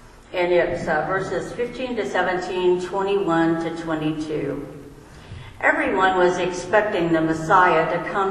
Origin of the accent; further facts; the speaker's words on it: Illinois, United States; I'm originally from Pike County, Illinois, which is just across the river from Hannibal, Missouri.